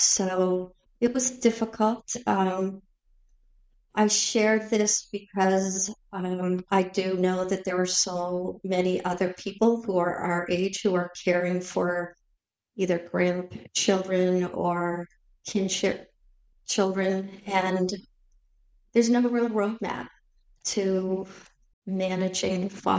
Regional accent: Beverly, Massachusetts, United States; So I grew up in Beverly, and it was a very tight neighborhood, Ralside.

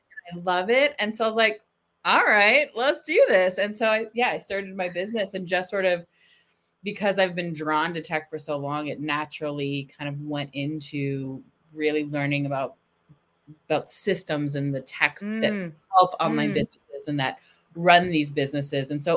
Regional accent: San Francisco, California, United States; And I'm living in Texas, but I'm from San Francisco, and I have two kitties that I love.

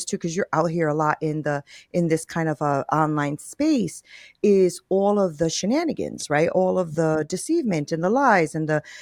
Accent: Connecticut, United States; now in Texas, United States; we moved to Texas, right? We're from Connecticut, and I've always wanted chickens

